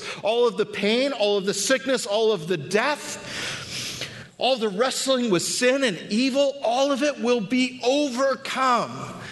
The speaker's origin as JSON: {"language": "English", "region": "California", "country": "United States", "tie": "born or raised there", "said": "growing up in Southern California, every time the ground shook from an earthquake, I was positive Jesus was setting foot back on the planet."}